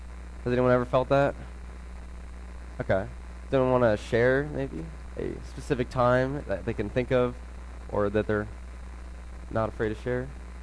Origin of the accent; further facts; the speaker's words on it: Virginia, United States; also born or lived in Denver / Florida / California; I was born in Denver, Colorado. I moved to Florida, moved to California, and then moved to Virginia when I was six.